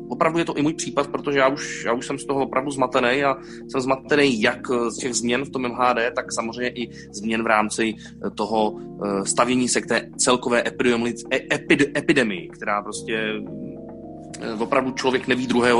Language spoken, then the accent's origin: Czech; Prague, Czechia; že nás, pražské lidi, teď mimo Prahu všichni zaklínají